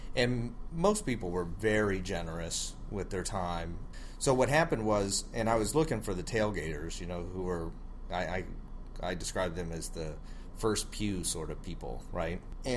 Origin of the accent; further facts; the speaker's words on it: Tennessee, United States; they didn't know I was from Tennessee